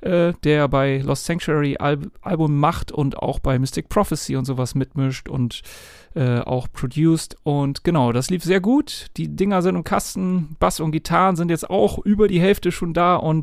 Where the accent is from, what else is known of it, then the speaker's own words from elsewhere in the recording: Bremen, Germany; Als Bremer bzw. halb Oldenburger jetzt mittlerweile.